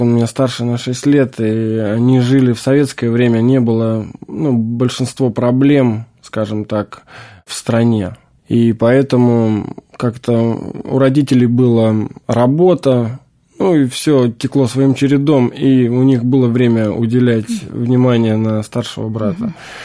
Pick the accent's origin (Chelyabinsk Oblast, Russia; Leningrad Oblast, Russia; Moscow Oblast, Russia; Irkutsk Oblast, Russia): Leningrad Oblast, Russia; Nevskaya Dubrovka; born or raised there